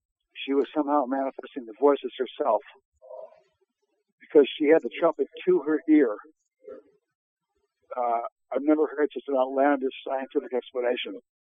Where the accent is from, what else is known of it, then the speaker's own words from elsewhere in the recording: Oswego, New York, United States; who was born in my hometown in Oswego, New York